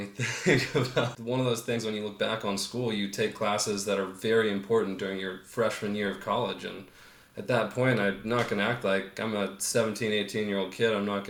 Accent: California, United States; so growing up in California, he's always been one of my favorite athletes.

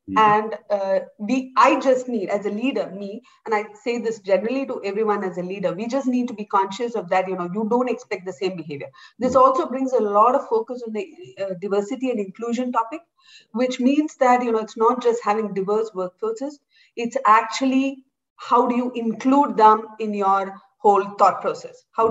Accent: India; moved away as an adult; I grew up in India, I did my entire education in India, and I moved out in 2001, and I have lived in 13 countries since.

